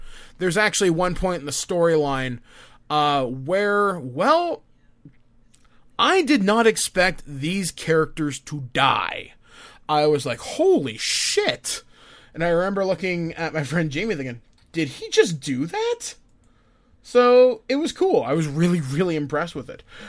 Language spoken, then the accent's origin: English; Canada; because you know what? We're Canadian.